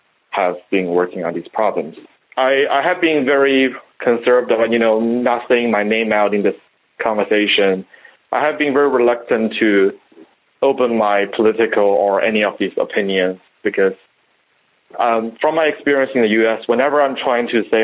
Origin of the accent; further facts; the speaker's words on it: China; English is a second language; now in United States; I was educated here, but I don't totally agree with the thoughts here. And I was raised in China back there, but I also don't agree with their thoughts either.